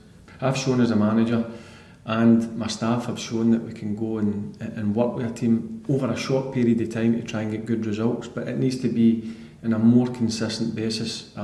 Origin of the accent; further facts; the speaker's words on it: Scotland, United Kingdom; I'm probably Scottish and so is my staff